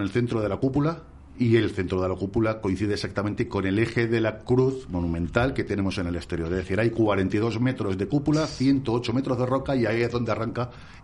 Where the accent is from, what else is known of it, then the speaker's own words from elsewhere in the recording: Ávila, Castile and León, Spain; somos sí, de Ávila.